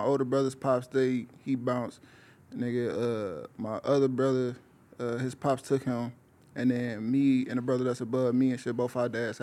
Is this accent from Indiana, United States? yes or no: yes; Hammond, Indiana, United States; I grew up all over there, so from Hammond, Gary, EC, Maryville, all that shit, you feel me?